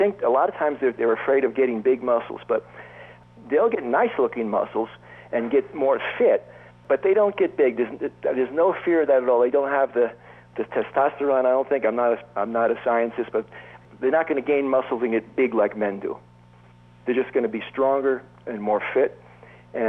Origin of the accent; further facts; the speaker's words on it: New York City, New York, United States; born there; Well, I was born in Staten Island, New York in 1938, and most of my early memories are about World War II